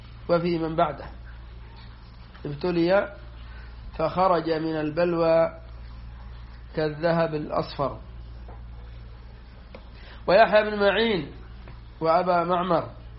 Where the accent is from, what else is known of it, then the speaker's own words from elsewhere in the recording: Yemen; وقد كانوا عندنا في اليمن يحلفون الناس والذي خلق القرآن